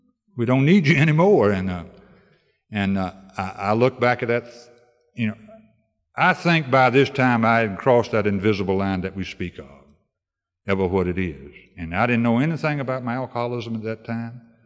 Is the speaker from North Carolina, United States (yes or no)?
yes; North Carolina, United States; in my home state of North Carolina, you just keep moving east.